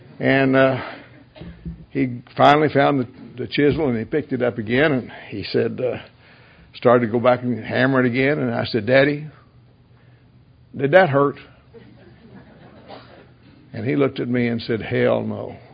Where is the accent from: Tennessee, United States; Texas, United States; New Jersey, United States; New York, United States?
Texas, United States; I grew up right in West Texas. My mother and dad were God-fearing, hard-working, good people.